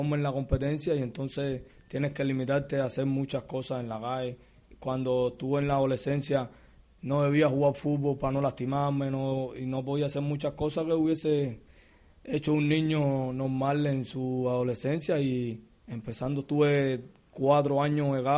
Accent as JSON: {"language": "Spanish", "country": "Cuba", "said": "porque como todo cubano jugué pelota"}